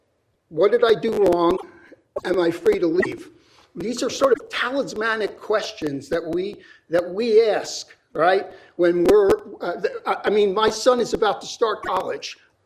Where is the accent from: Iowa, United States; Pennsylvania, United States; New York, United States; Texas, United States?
Pennsylvania, United States; Philadelphia; I'm from Philly.